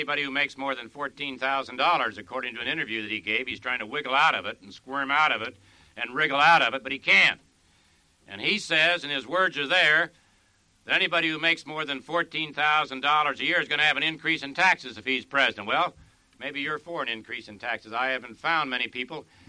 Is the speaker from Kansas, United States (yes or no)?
yes; Kansas, United States; I can't compete with him on that basis because I'm from Kansas.